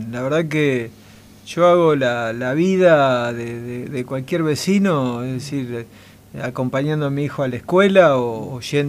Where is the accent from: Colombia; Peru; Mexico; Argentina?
Argentina; Rosario, Santa Fe; Sí, no, porque soy de Barrio Alberdi, cerquita ahí de Arroyito.